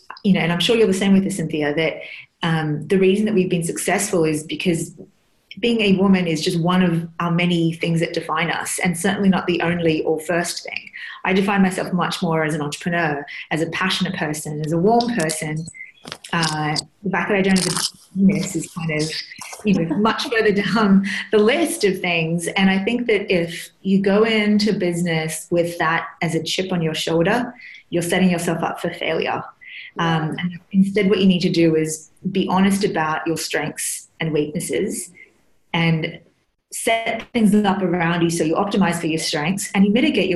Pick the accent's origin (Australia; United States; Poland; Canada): Australia; moved away; Even as an Australian, when I go back, I'm a lot more aware of it because I'm a foreigner now, in a way.